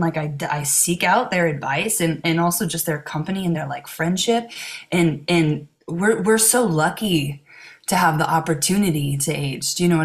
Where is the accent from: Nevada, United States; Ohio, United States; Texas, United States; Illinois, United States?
Ohio, United States; Cincinnati; now in Los Angeles, United States; So I grew up in Cincinnati, and like my first sort of big one was in Cincinnati.